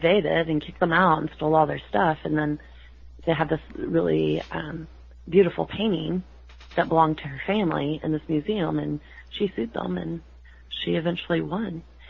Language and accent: English; Texas, United States; I'm a Texan, and when I moved to Georgetown, it was not soon after that they were taking his body